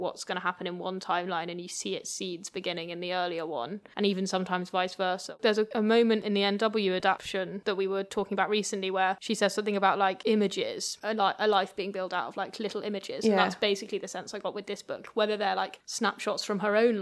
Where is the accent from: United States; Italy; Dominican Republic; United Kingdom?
United Kingdom; I would say Nadine as a Brit